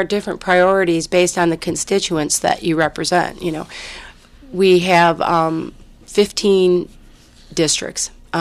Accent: Garden City, Michigan, United States; Well, I was born and raised in Garden City, lived in the area my entire life.

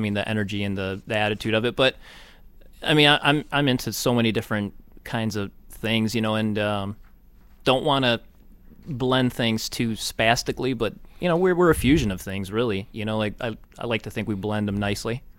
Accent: Troy, United States; Troy High, it was good growing up in Troy. I loved it.

